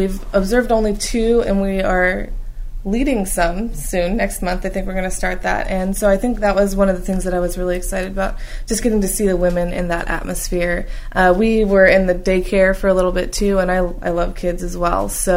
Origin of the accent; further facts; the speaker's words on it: Kerman, California, United States; I grew up local. I grew up out in Kerman. I went to Kerman High.